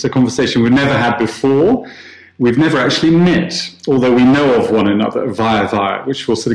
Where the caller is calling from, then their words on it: Amsterdam, North Holland, Netherlands; I'm speaking from Amsterdam in the Netherlands.